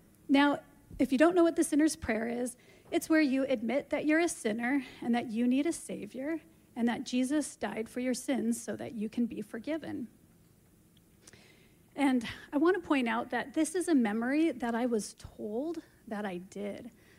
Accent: Oregon, United States; also born or lived in California; I was born in Southern California. I am number 2 to 4 siblings, and we lived in California for 2 years before my family decided to move up to Southern Oregon.

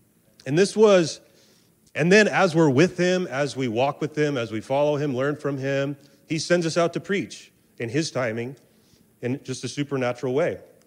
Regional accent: Seaside, United States; We moved back here. I grew up in Seaside, but we moved back to the area here.

